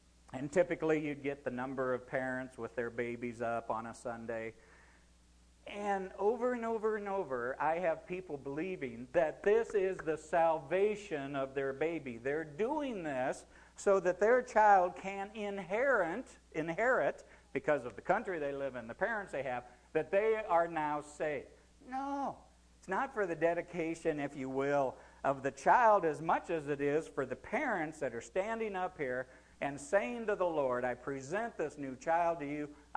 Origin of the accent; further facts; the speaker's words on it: United States; Well, I grew up in America, and culturally we're a Christian nation